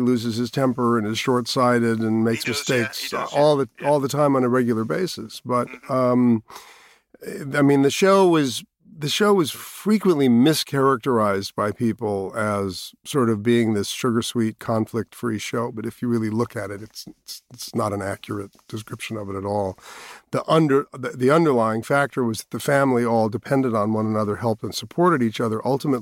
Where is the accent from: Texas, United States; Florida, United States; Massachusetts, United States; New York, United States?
New York, United States; New York City; I was born and raised in Manhattan as a, you know, child actor on stage and in television from an early, early age.